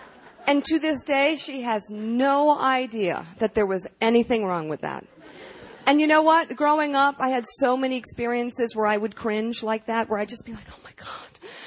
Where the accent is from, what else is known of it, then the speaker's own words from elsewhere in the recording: Washington, District of Columbia, United States; Look, we grew up in Washington, and Joe loves to paint a picture of an elitist background with lots of summers and weekends in the south of France.